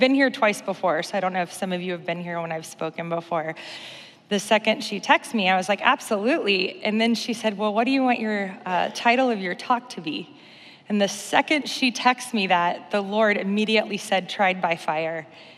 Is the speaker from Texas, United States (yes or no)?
no; Kentucky, United States; Like my bio said, I grew up in Kentucky, grew up Catholic.